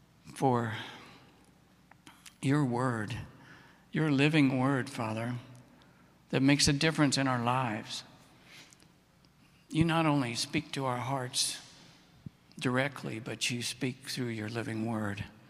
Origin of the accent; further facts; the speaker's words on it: United States; So I got there, and you know, I'm an American, so I got there on time